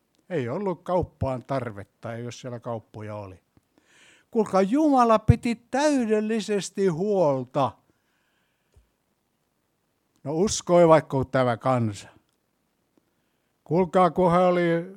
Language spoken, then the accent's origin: Finnish; Kotka, Kymenlaakso, Finland; Meillä Kotkassa, mä oon voinut kertoa tämän. En tiedä, sodan jälkeen niin leikittiin aina kaikkia sotaleikkejä.